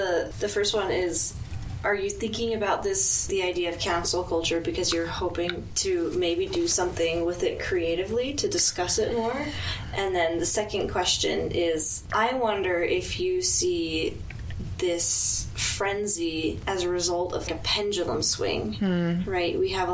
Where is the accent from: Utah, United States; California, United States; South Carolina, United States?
Utah, United States; I grew up in Utah. I've left a few times, but I haven't really been a part of a queer community anywhere else.